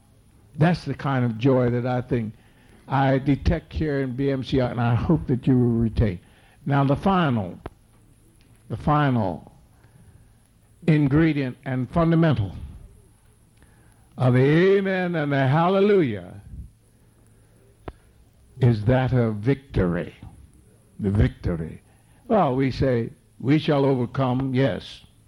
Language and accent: English; Boston, Massachusetts, United States; I happen to think back, you know, I'm from Boston, and we were sort of sad because the Red Sox blew it at the last minute.